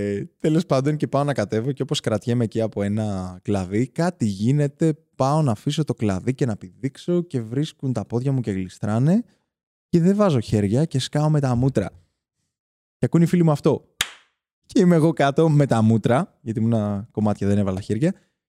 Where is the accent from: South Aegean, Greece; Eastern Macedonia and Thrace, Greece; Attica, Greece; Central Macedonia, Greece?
Attica, Greece; Pefki; γιατί εγώ είμαι από την Πεύκη